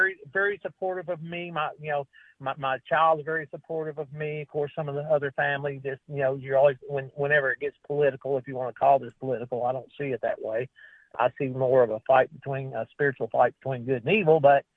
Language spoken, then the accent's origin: English; Memphis, Tennessee, United States; I grew up in Memphis. I lived in Memphis until I was around 32 years old.